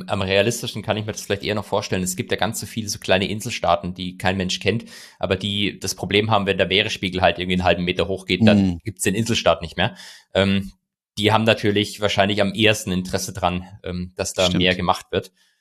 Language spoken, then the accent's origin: German; Bavaria, Germany; Ich bin ja Bayer, auch wenn ich nicht mehr in Bayern wohne.